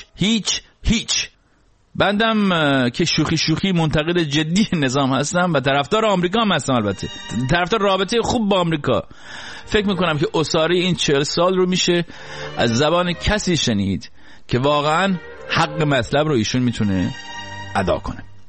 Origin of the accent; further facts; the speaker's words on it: Iran; moved away; در جامعه بزرگ شدم که هیچ حس مشترکی نسبت به حاکمانش نداشتم. در کشوری بزرگ شدم که تعلقی نسبت بهش احساس نمی کردم، به خاطر اینکه من فقط 3 بود که انقلاب شد.